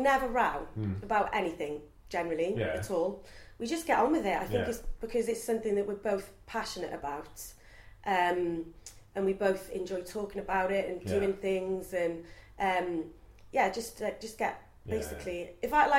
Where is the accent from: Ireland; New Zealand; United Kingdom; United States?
United Kingdom; Cardiff, Wales; So I was brought up in Cardiff, in Llanishan.